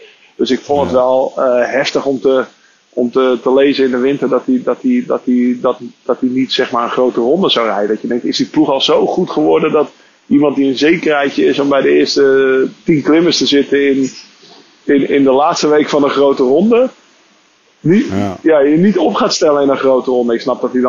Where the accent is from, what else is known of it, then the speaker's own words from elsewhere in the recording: Netherlands; En dat is natuurlijk voor ons als Nederlanders wel jammer.